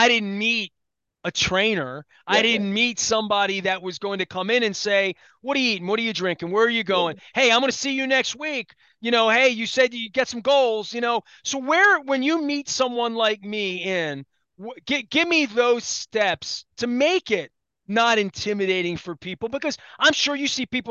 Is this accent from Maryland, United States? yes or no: yes; Baltimore, Maryland, United States; We went to Patterson Park in the middle of the plague, and I'm from East Baltimore.